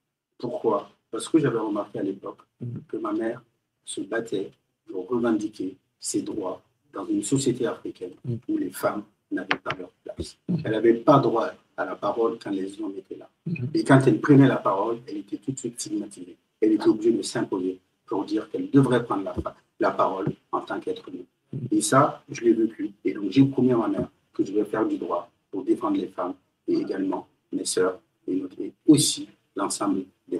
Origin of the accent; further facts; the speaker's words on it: Guinea; first language French; moved away as an adult; now in Strasbourg, France; après un premier diplôme obtenu en Guinée. Et donc, c'est à ce titre que je suis arrivé en France, mais notamment à Strasbourg.